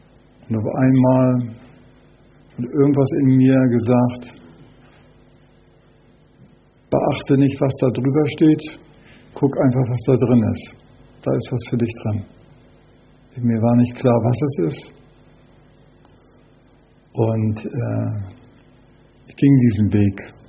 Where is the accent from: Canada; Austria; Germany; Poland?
Germany; East Germany; ich komme aus der DDR